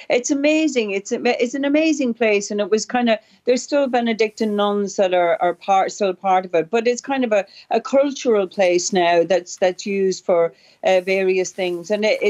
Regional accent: Ulster, Ireland; when I grew up in Donegal

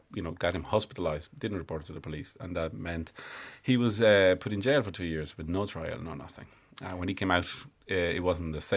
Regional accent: Havana, Cuba; I grew up in Havana in an area that was populated by political exiles like me and Cuban families.

